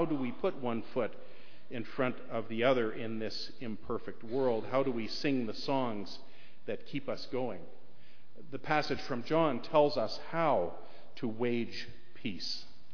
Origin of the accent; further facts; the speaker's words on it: Canada; But as a Canadian Christian, Remembrance Day inspires an additional response, a response of hope, hope that our world can actually be at peace.